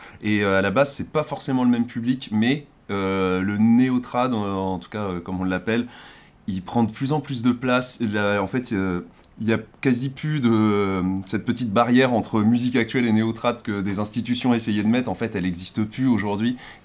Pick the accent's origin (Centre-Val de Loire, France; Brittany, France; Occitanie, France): Centre-Val de Loire, France; Eh bien, nous, on vient du Berry. Donc déjà, on a grandi avec cette culture du trad.